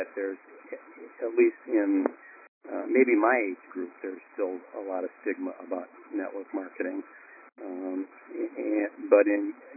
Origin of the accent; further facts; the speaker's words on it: Michigan, United States; I am from, I did not grow up in network marketing. As a matter of fact, I am from the great state of Michigan, which is the home of Amway